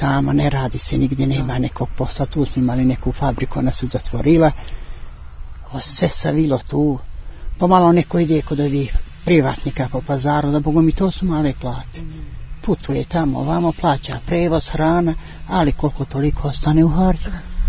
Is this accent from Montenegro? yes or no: no; Sjenica, Šumadija and Western Serbia, Serbia; Ja sam gore rodom iz Pešteri i ja sam gore rođena i sve u Sjenicu. Navikla sam ja na tu klimu.